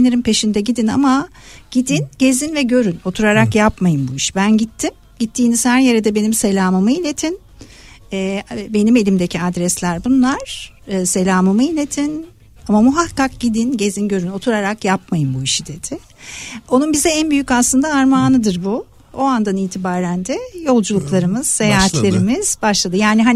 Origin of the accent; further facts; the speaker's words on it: Thrace, Turkey; ben Trakyalıyım